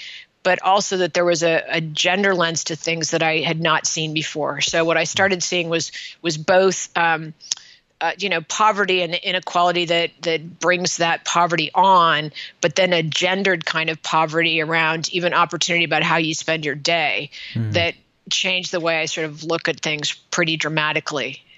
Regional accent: California, United States; Yes, I grew up in California.

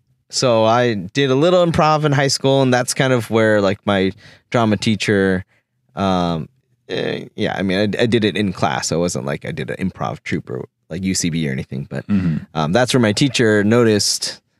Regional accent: Portland, Oregon, United States; Being like, growing up in Portland, you know, it's a very white city.

